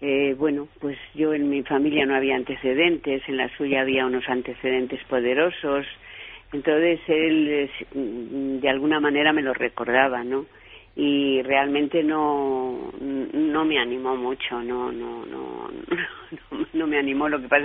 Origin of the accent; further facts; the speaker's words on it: Valladolid, Castile and León, Spain; now in Madrid, Spain; De Madrid, porque, bueno, llegué de Valladolid allí a trabajar y lo conocí allí